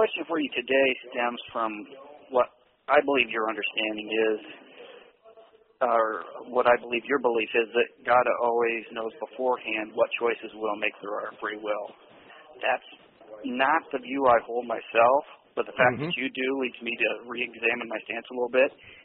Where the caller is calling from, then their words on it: Bellevue, Nebraska, United States; Hi, Omaha, Bellevue.